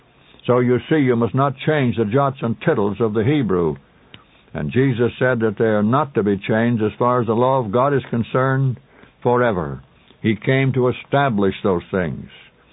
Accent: Colorado, United States; When I went back to my hometown where I grew up in Colorado, walked down the street, I saw the old barber shop.

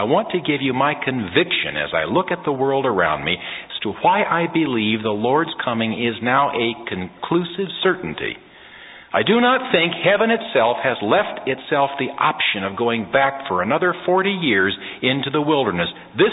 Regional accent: Santa Monica, California, United States; I was born in Santa Monica, grew up there. I mean, at the foot of Sunset Boulevard.

